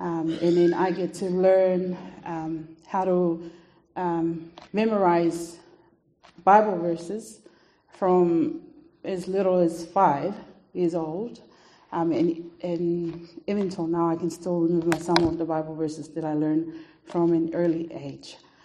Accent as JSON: {"language": "English", "country": "Tonga", "tie": "born or raised there", "moved": "as an adult", "said": "I was born and raised in Tonga and came here when I was 18."}